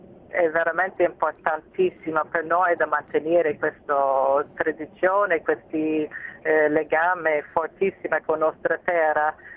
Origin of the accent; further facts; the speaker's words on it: Wisconsin, United States; la mia terra, si dice bella forte.